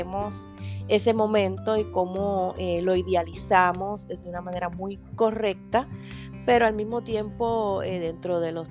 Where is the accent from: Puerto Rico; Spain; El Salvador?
Puerto Rico; En Puerto Rico, de donde yo vengo, las mamás no nos hablaban de absolutamente nada.